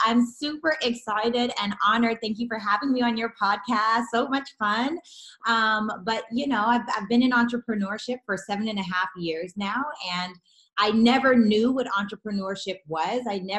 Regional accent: Canada; moved away as an adult; now in Los Angeles, United States; Growing up, I grew up in Canada, right? I didn't move to Los Angeles until I was 20 years old. I moved by myself. And growing up, I'm an African American, and there aren't very many African Americans back home.

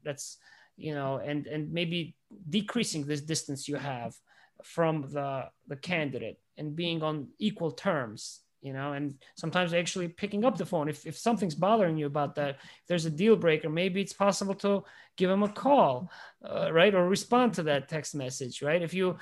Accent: Georgia; I follow the Italian team growing up in the Republic of Georgia. Since the age of four

